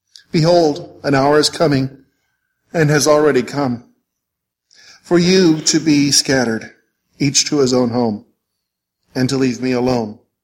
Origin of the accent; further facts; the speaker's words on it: Jerome, Idaho, United States; Remember, I'm a small-town kid. We came a long ways from Jerome, Idaho to Portland, Oregon for Winter Youth Convention.